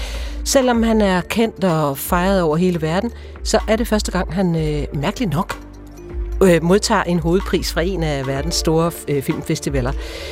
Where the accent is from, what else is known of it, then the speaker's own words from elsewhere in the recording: Zealand, Denmark; vi kommer begge to fra Stævns.